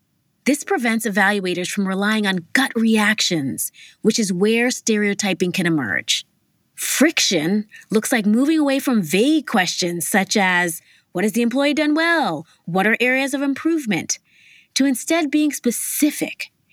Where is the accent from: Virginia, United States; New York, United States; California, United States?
New York, United States; Growing up in Harlem in the 80s and 90s, which was predominantly Black and Latino, the dominant narrative was that police are bad.